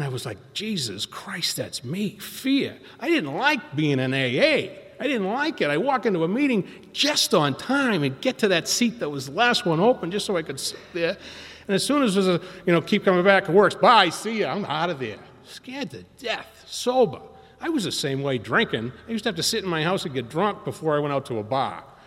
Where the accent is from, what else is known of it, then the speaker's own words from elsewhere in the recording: Boston, Massachusetts, United States; moved away as an adult; now in San Diego, United States; So I'm not from San Diego. If you haven't figured that out yet, I was born and raised in Boston. So I moved to San Diego drunk, a little over 18 years ago.